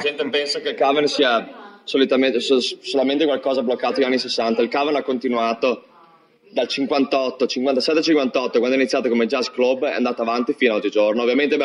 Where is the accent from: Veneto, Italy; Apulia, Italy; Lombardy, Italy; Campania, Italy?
Veneto, Italy; Treviso; moved away as an adult; now in Liverpool, United Kingdom; prima che mi trasferissi a Liverpool, io sono qua ormai da quasi 7 anni che sono qui, e vengo da Treviso.